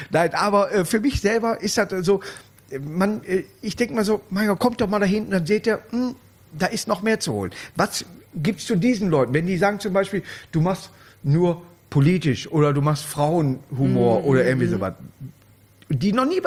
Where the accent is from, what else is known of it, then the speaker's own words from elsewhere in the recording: Königswinter, North Rhine-Westphalia, Germany; Ich trinke hier nochmal aus meiner Heimatstadt Königwinter.